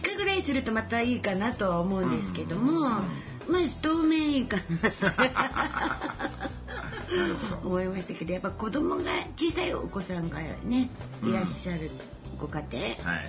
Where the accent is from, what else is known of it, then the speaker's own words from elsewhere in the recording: Tokyo, Japan; で私は東京出身です